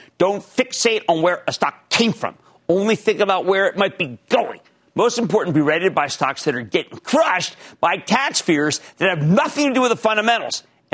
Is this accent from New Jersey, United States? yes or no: yes; New Jersey, United States; Let's go to Patrick in my home state of New Jersey.